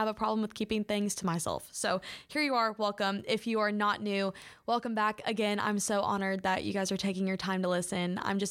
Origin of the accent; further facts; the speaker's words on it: Kentucky, United States; I'm from Kentucky, so horse racing is something that's super prominent here.